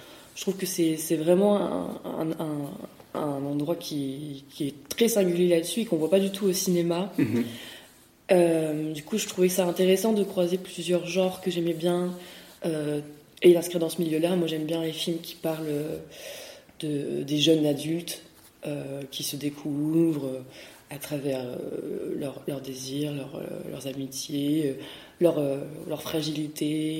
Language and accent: French; Blajoux, Occitanie, France; dans ce coin de la Lozère, parce que j'y ai grandi, parce que je suis originaire de Blajoux.